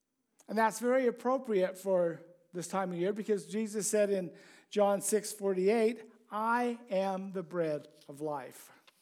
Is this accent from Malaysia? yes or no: no; Wilson Lane, Utah, United States; I did. I grew up in Wilson Lane, just outside of Ogden.